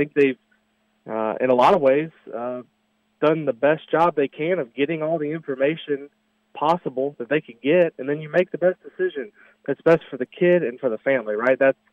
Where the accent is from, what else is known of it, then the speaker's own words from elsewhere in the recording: New Albany, Indiana, United States; maybe the fact that I'm from New Albany